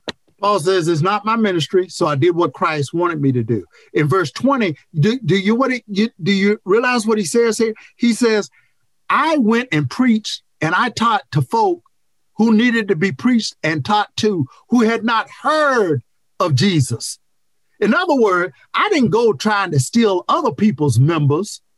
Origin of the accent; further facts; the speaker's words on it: North Carolina, United States; 1,200 miles is like from San Antonio to my hometown in North Carolina.